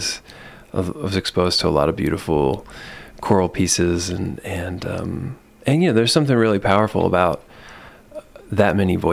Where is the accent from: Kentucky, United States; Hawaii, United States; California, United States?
Kentucky, United States; also born or lived in Elizabethtown; We moved when I was a kid up to Campbell County in northern Kentucky.